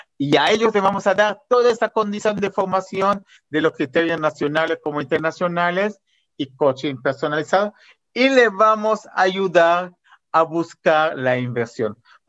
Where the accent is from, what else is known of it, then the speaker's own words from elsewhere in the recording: Israel; Spanish is a second language; also born or lived in Latin America; now in Spain; Yo tengo esta mentalidad israelí, pues soy obviamente israelí, viví muchos años en Latinoamérica y aquí en España